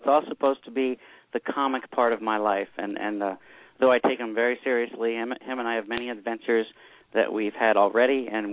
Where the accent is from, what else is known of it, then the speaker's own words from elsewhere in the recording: Norwalk, Ohio, United States; from Norwalk, Ohio